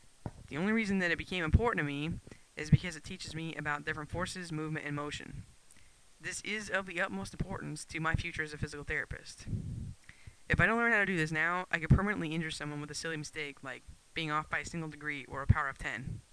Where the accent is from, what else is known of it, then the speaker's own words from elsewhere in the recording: Joes, Colorado, United States; now in Carlsbad, United States; I'm from Joe's, Colorado, but don't worry, I'm a Colorado State Rams fan